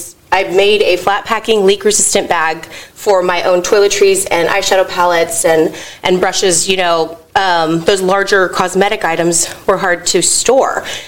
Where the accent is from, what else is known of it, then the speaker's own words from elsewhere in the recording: Corpus Christi, Texas, United States; I grew up in Corpus Christi. I was a speech pathologist in Conroe, Texas for 10 years